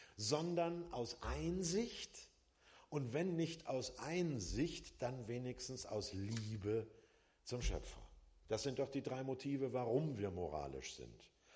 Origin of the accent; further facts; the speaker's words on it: Hamburg, Germany; als Hamburger